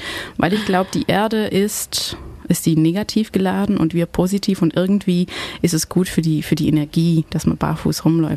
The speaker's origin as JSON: {"language": "German", "country": "Belgium", "said": "also als Belgierin, was die Deutsche von der Kreativität haben"}